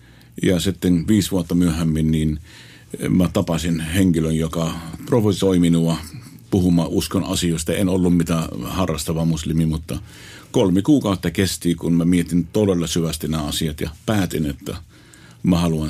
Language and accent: Finnish; Abu Ghosh, Jerusalem District, Israel; Toki minä olen Israelista, minä olen Israelin kansalainen, sen lisäksi Suomen kansalainen tietenkin. Synnyin Jerusalemissa, mutta kotoisin on semmoista kylästä kuin Abu Ghosh.